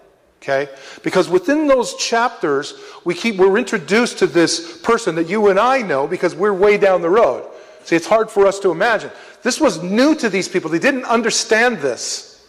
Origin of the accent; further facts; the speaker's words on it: United States; That's because we're American. We come from the West.